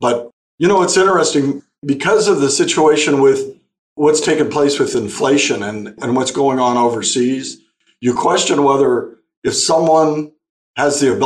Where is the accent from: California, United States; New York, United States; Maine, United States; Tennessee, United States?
California, United States; I grew up in the Imperial Valley. My dad was a cotton, alfalfa, and wheat farmer.